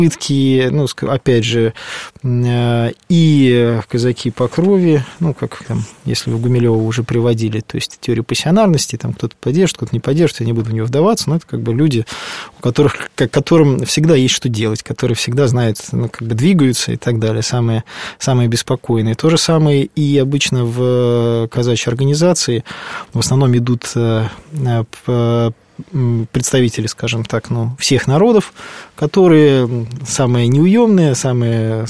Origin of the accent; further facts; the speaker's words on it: Krasnoyarsk Krai, Russia; я сам кубанский казак, я сам с Красноярского края родом.